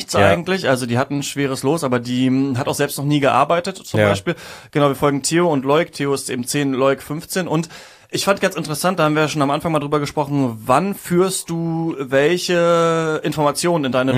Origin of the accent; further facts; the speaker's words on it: Emmerthal, Lower Saxony, Germany; ich bin ja in Emmertal bei Hameln aufgewachsen, in Niedersachsen. Und da war es auch immer so ein bisschen assi und wir haben das auch als Kinder schon gecheckt.